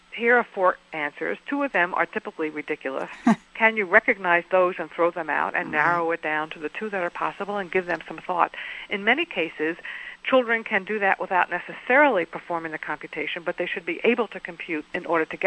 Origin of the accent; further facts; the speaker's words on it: New York City, New York, United States; I was lucky and had wonderful teachers growing up in New York City.